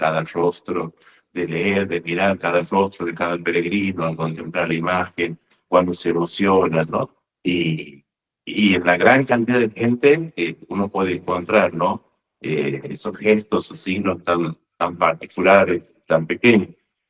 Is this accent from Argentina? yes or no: yes; North, Argentina; soy norteño y la piedad popular es moneda corriente